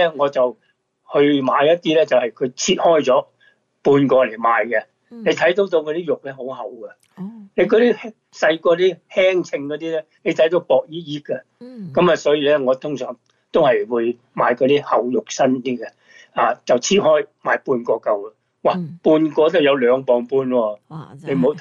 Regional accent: China; 我哋中國人叫佢做南瓜節嘅啊

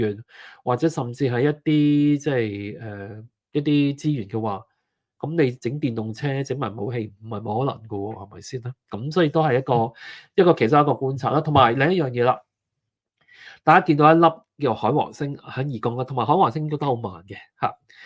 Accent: Hong Kong; 虽然你话我系香港人

